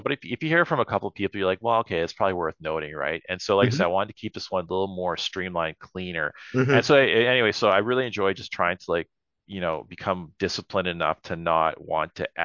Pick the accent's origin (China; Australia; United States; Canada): Canada; Edmonton, Alberta; doing contract work in Edmonton, which is my hometown